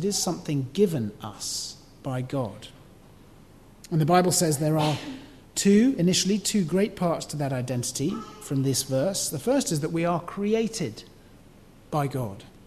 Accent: Kenya; I'm a Christian, I'm married to Lucy, I have three super children, I grew up in Kenya

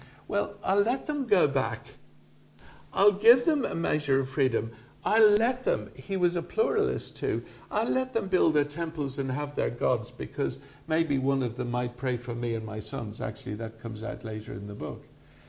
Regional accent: Ireland; now in England; I'm Irish, you know, and I love living in England, and my family are all born here and everything. But I've got to go back and kiss the ground in Ireland once a year. Because it's home.

